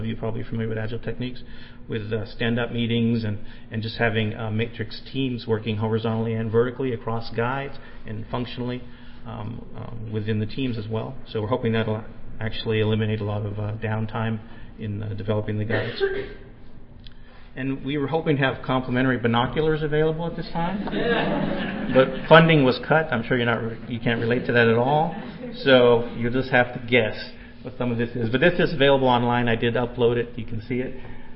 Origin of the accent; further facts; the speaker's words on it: Newburyport, Massachusetts, United States; I'm a local guy also. I'm from Newburyport.